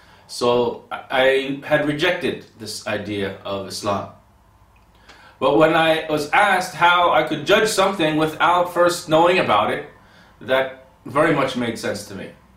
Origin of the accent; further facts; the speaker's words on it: United States; born there; I was born in the United States. All of my brothers and sisters were also born in the United States, as well as my father and mother.